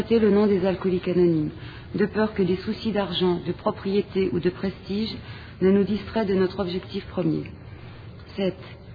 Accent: Paris, Île-de-France, France; je suis alcoolique et je viens de Paris.

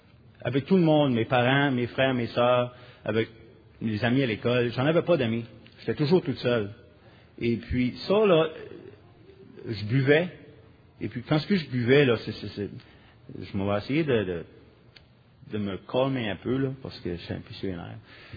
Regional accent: New Brunswick, Canada; accent: Acadian French; Comme Lise, je viens du Nouveau-Brunswick. Je m'en qualifie bien vite, là. Je suis un Acadien. Mon français, c'est un français acadien.

